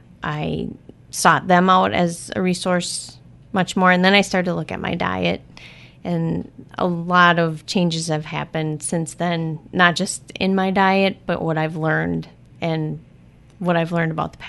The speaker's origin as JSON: {"language": "English", "town": "Crivitz", "region": "Wisconsin", "country": "United States", "said": "I am originally from Crivitz, Wisconsin."}